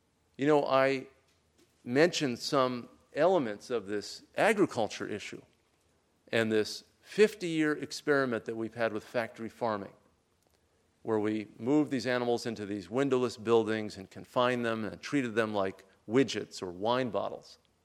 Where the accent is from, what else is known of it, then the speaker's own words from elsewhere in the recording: New Haven, Connecticut, United States; You know, I grew up in New Haven with a big Italian-American community.